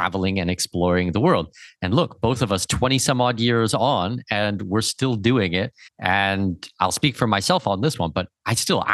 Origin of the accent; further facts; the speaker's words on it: Ontario, Canada; born there; You know, I was born in Southwestern Ontario